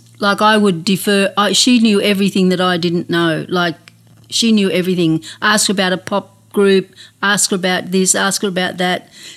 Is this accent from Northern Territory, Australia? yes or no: no; Wentworthville, New South Wales, Australia; the Winters who were from Wentworthville, I'm from Wentworthville.